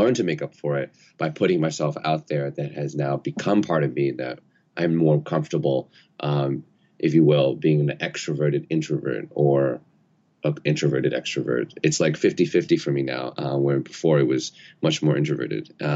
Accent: New York City, New York, United States; I started off as a New Yorker, a New York egocentric, center of the universe kind of New Yorker

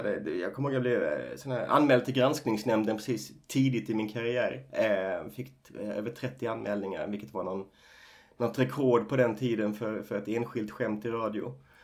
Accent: Gullbrandstorp, Halland County, Sweden; Väldigt småstads, i Gullbrandstorp där jag växte upp. Ah. Utanför Halmstad.

